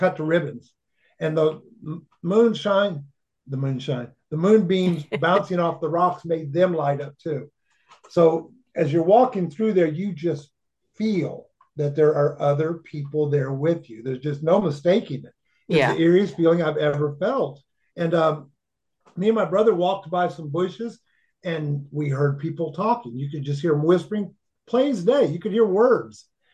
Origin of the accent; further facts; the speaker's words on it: Michigan, United States; growing up, I grew up in Michigan, like Georgie mentioned, and we actually, my parents moved us into an old abandoned hotel at one point.